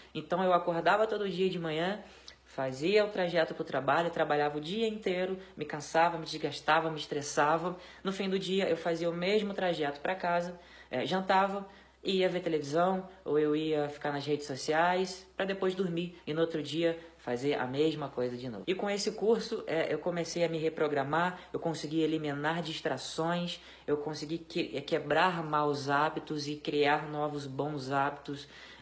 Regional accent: Nova Friburgo, Rio de Janeiro, Brazil; eu sou aqui de Nova Friburgo, no Rio de Janeiro, tenho 30 anos

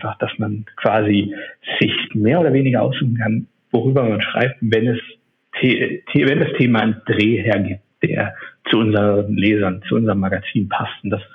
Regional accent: Neuwied, Rhineland-Palatinate, Germany; now in Berlin, Germany; ich wohne inzwischen natürlich in Berlin, bin aber eigentlich aus dem Rheinland, komme aus dem schönen Städtchen Neuwied, das ist ein 60.000 Einwohner-Kaff. Habe in München studiert

